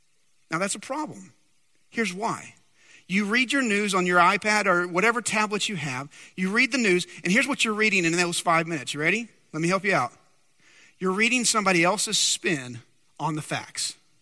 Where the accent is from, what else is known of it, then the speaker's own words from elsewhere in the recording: Dumas, Texas, United States; I'm going to date myself, but I grew up in Dumas, Texas.